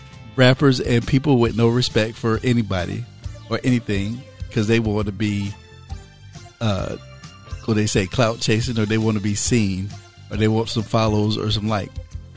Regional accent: the South, United States; I'm from the South. We had fucking tornado drills from the time

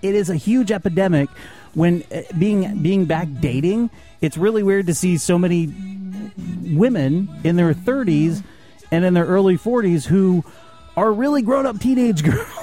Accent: Vermont, United States; a senator from my home state, Jim Jeffords, who was a Republican, left the party to become an independent

